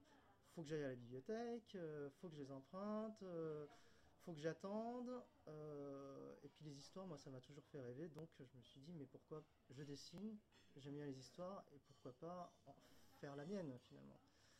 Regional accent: France; donc et je ça ne s'entend peut-être pas, mais je suis français d'origine chinoise. Donc j'ai les deux cultures, une culture asiatique et une culture française.

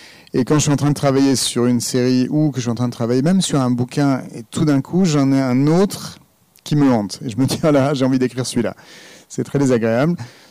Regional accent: Paris, Île-de-France, France; je suis parisien

